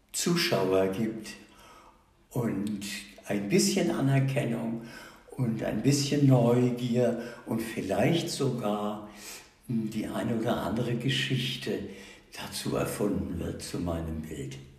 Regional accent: Bad Ems, Rhineland-Palatinate, Germany; Ich komme von der Lahn. Ich bin in Bad Ems aufgewachsen.

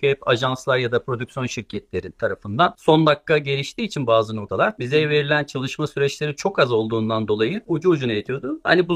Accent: İzmir, Turkey; born there; 1971 İzmir doğumluyum.

